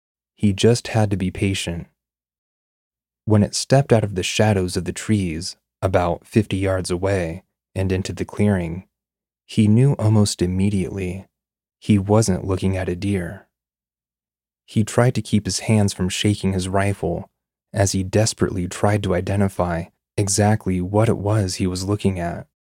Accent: Kentucky, United States; Growing up in Kentucky, I've always heard tales of, you know, Bigfoot or the Pope Lick Goatman.

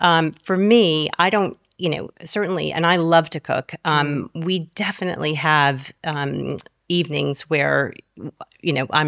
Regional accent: United States; so I'm obviously American, but very English recipes.

